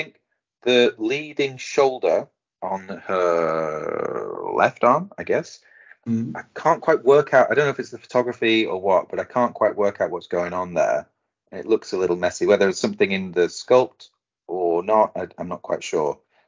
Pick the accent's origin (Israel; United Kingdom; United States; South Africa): United Kingdom; England; I'm from that part of the world, but I am unfortunately English, and so my ability and grasp of those languages is very limited.